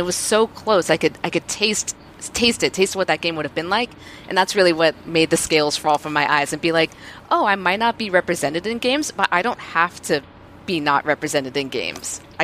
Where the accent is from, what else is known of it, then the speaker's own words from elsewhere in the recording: Southwest, United States; So I grew up in the Southwest, so I really responded to the depiction of, like, the desert, the lifestyle of the desert, sort of the mentality of the Southwest